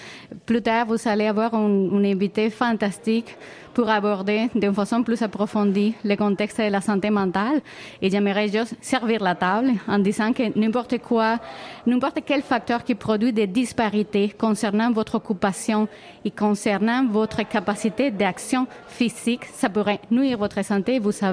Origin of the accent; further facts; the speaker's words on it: Venezuela; French is a second language; par exemple, je viens du Venezuela, je ne suis pas le meilleur exemple parce que j'adore le froid. Et c'est bizarre parce que mon pays a des températures entre 26 et 28.